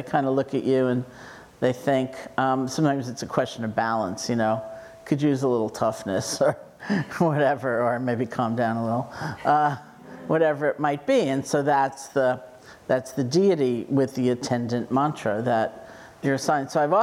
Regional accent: New York City, New York, United States; fortunately I grew up in New York City, given my obsession with the Statue of Liberty

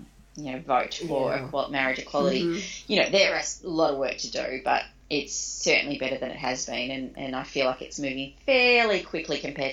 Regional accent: Australia; a white woman growing up in Australia

